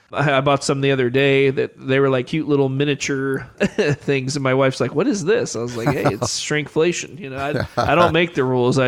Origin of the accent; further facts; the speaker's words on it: Nixa, Missouri, United States; I grew up in Nixa